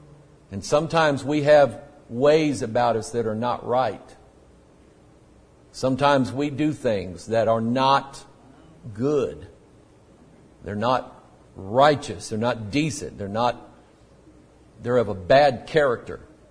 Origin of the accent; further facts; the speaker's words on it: United States; And I can't apologize for living in America, being an American, and wanting better things for my country.